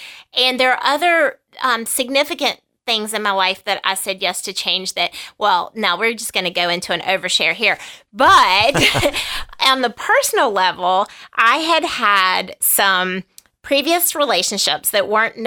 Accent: Virginia, United States; I grew up in Virginia and I went to an all-women's college in South Carolina my first 2 years

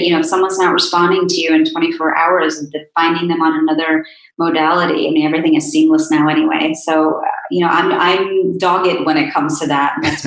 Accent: India; I am Indian. I am an Indian woman. I am an Indian woman journalist. I am an Indian woman journalist with a platform now trying to support other Indian women professionals.

